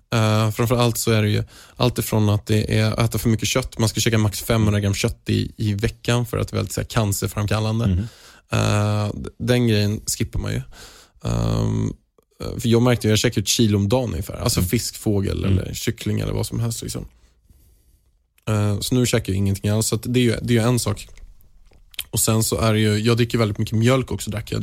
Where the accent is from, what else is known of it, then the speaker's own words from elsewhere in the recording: Haninge, Stockholm County, Sweden; jag är uppväxt i Haninge i Vega